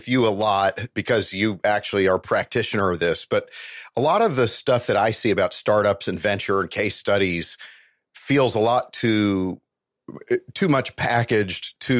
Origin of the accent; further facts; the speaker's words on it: Oklahoma, United States; born there; I was born in Oklahoma and all my relatives were from Oklahoma.